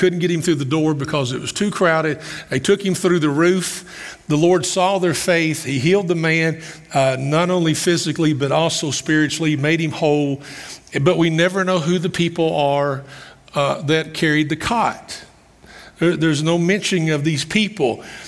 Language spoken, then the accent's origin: English; Summersville, Kentucky, United States; Growing up outside of Campbellsville, a little community called Summersville, in the summertime, we get our yards to mow.